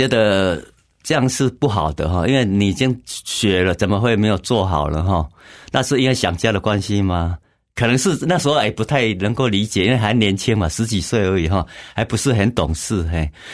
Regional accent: Yunlin County, Taiwan; also born or lived in Kaohsiung; 其实我算是在高雄出生啊，但是是在云林成长。

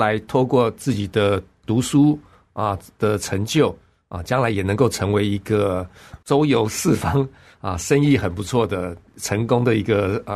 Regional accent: Taoyuan, Taiwan; also born or lived in Yunlin; 小时候我就是在不同的地方有住过，比如说我是在云林县出生的，所以我的身份证字号是 P， 但是我多半的小时候的时光就是在桃园的眷村这样长大

